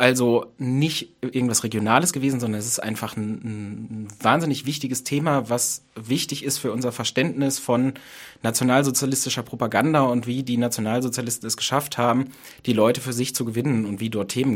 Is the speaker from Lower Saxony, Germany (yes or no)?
yes; Bückeburg, Lower Saxony, Germany; Also ich bin in Bückeburg zur Schule gegangen.